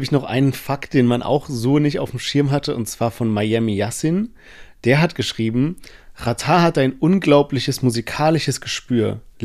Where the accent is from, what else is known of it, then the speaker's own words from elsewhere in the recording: Heidelberg, Baden-Württemberg, Germany; wir hatten manchmal so als Heidelberger Beef mit den Mannheimern